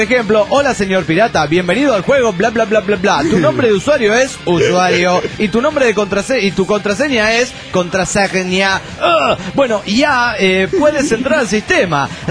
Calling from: Florida, United States; de Florida, Estados Unidos de Norteamérica.

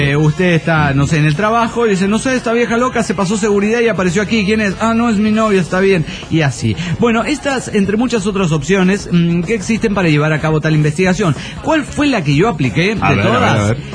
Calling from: Mexico City, Mexico; de Distracciones del DF mexicano.

